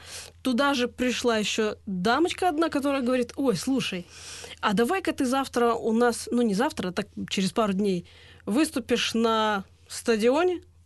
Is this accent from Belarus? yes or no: yes; Belarus; Я белорус.